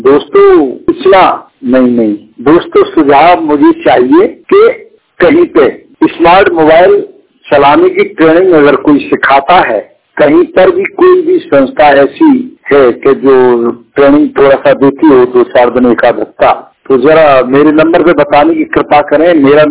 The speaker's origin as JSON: {"language": "Hindi", "region": "Uttar Pradesh", "country": "India", "said": "मैं जिला अलीगढ़ का रहने वाला हूँ।"}